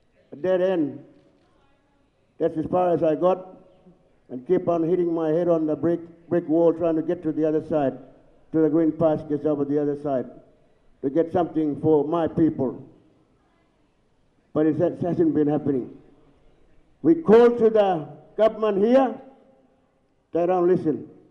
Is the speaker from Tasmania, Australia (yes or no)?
no; Northern Territory, Australia; I come from the Yolngamatta speaking mob in the East Arnhem Land.